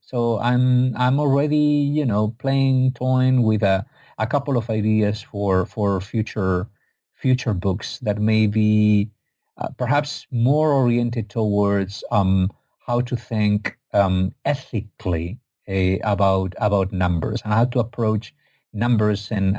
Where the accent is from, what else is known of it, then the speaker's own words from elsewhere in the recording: Spain; I'm from Spain, not from Egypt.